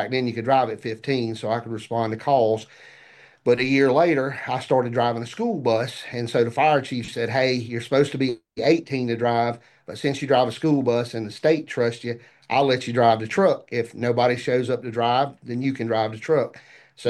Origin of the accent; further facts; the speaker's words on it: Union, South Carolina, United States; when I was a young fella growing up in Union County, which is my home in South Carolina, my grandparents lived on a dead-end street.